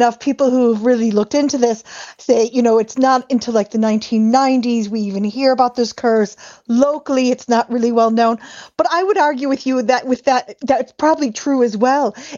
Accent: Ireland; that sense of storytelling is so important to us

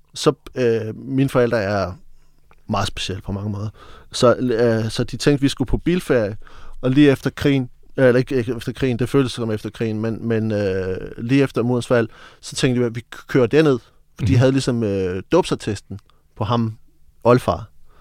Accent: Region of Southern Denmark, Denmark; jeg voksede op på Vestfyn, ude på landet, i en lille landsby uden for Middelfart. Og i 80'erne, det føltes lidt som sådan en comedy-ørken.

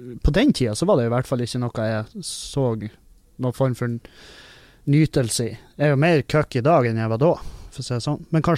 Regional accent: Halsa, Møre og Romsdal, Norway; og hjemme på Halsa, så det, vi bruker tre ord

